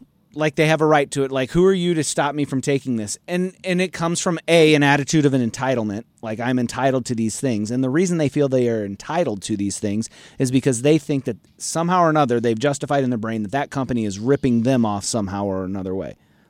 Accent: Midwest, United States; I'm from the Midwest and there's such a thing as Midwest nice.

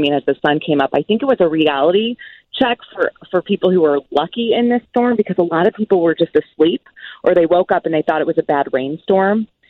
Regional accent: Kokomo, Indiana, United States; I grew up in Tornado Alley in Indiana, and so having a little PTSD, my hometown of Kokomo was destroyed twice.

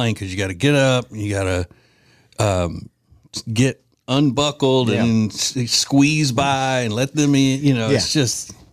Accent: Louisiana, United States; A story out of my home state of Louisiana.

